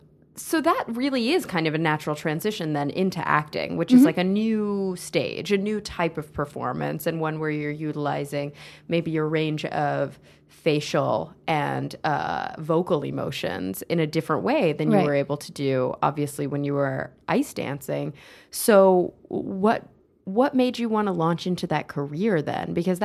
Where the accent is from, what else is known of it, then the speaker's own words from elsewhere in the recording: Texas, United States; I think maybe because I grew up in Texas, that's just not a thing.